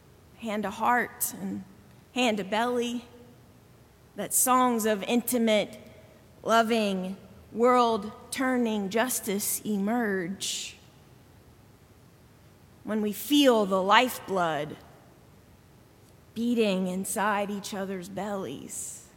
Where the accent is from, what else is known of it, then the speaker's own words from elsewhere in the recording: the South, United States; Now, I grew up in the South, so I'm going to say her kinfolk.